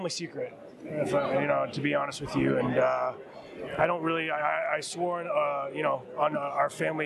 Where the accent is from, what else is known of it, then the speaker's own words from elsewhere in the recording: Canada; because I'm Canadian